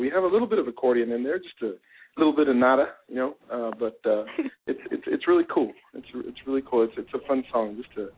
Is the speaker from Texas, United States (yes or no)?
yes; Weslaco, Texas, United States; Oh, absolutely. It's my hometown here in South Texas. It's